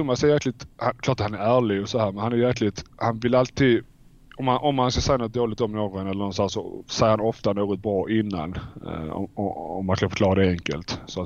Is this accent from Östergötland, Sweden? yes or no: no; Malmö, Skåne, Sweden; now in Turin, Italy; När jag flyttade ut ifrån Malmö och lämnade Malmö för Turin så kände jag okej, runt 30-31, det är då jag vill flytta hem.